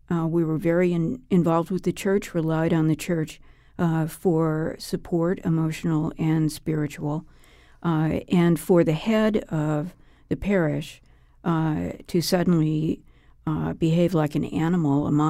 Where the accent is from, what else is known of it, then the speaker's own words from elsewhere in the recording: Oak Park, Illinois, United States; Well, I grew up in Oak Park, Illinois, which is part of the Archdiocese of Chicago.